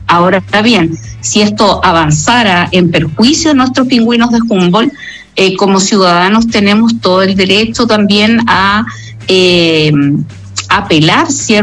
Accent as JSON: {"language": "Spanish", "country": "Chile", "said": "tan importante para todos nosotros como chilenos"}